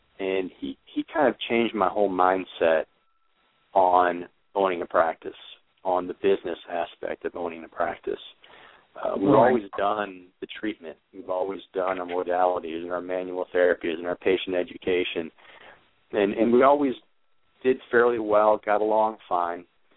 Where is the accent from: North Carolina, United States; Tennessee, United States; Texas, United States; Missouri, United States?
Missouri, United States; St. Louis; Okay, well, originally I'm from St. Louis, Missouri.